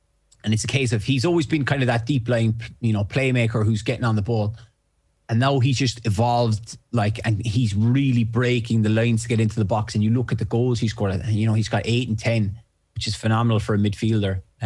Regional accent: Ireland; I'm envious and I'm jealous because I'm Irish

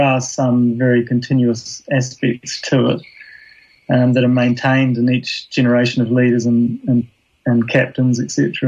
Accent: New Zealand; moved away as an adult; now in United Kingdom; I grew up in New Zealand, became a lawyer, studied at university, became a lawyer, came to the UK like a lot of New Zealanders in the late 1990s for a two-year experience, and I've been here pretty much ever since.

